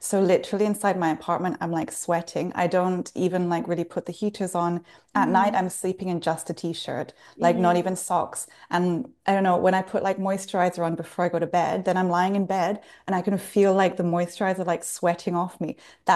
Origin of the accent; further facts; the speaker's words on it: Dubai, United Arab Emirates; But remember, I'm from Dubai. I'm not really British, so